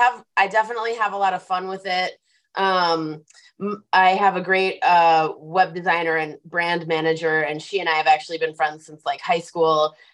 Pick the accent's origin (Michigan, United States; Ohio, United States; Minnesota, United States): Minnesota, United States; now in Colorado, United States; I really wanted to bring like 1,000 square feet of my hometown to Colorado, you know, kind of selfishly so that I could hang out. Yeah. Sort of in Minnesota, but with better weather.